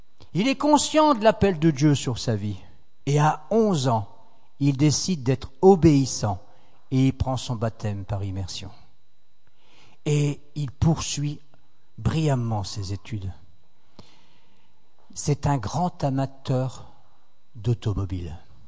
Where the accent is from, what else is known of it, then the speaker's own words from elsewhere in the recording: France; Moi, je suis français.